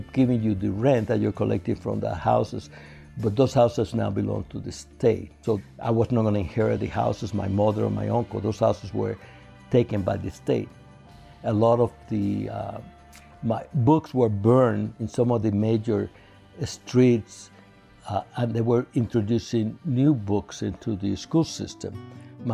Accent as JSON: {"language": "English", "region": "Havana", "country": "Cuba", "tie": "born or raised there", "lives_now": "United States", "said": "I was born in 1944 in Havana, Cuba, way before the revolution."}